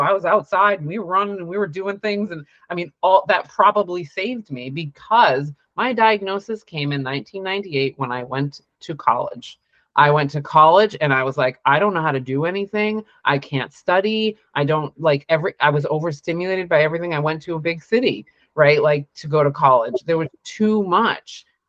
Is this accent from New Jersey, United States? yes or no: no; Massachusetts, United States; born there; also born or lived in New Hampshire; I did not love living in New Hampshire. I got out of there as soon as I could. I was born in Massachusetts.